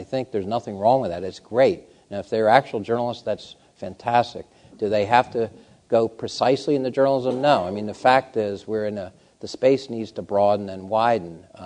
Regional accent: Delaware, United States; I'm from Delaware. There's a couple other people from there.

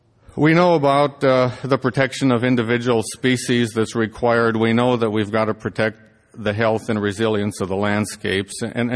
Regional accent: Wisconsin, United States; In fact, the most serious wildfire ever in the United States was in my home state of Wisconsin in 1871.

